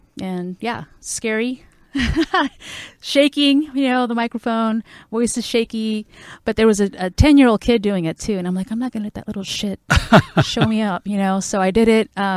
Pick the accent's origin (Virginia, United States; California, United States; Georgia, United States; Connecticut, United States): California, United States; Watts; now in Valencia, United States; I grew up in Watts, and my parents still live in Watts. So I went to school there, obviously.